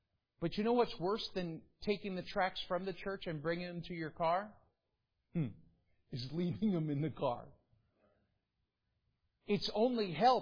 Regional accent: Florida, United States; I grew up in South Florida, so I can say this with absolute intention.

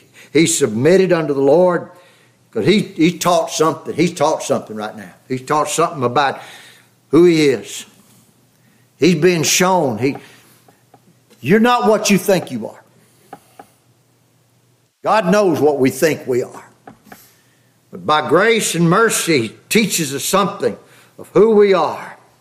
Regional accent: Louisiana, United States; I know growing up in South Louisiana, you don't want to know.

